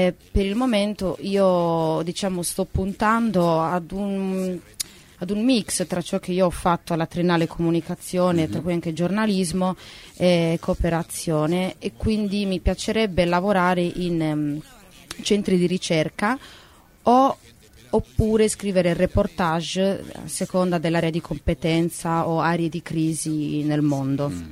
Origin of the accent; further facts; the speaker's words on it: Fonni, Sardinia, Italy; also born or lived in Nuoro; Io sono nata a Nuoro, centro Sardegna, quindi sono dalla parte della montagna, non della spiaggia. Però io sino all'adolescenza ho vissuto a Fonni, sempre centro Sardegna, del paesino più alto della Sardegna.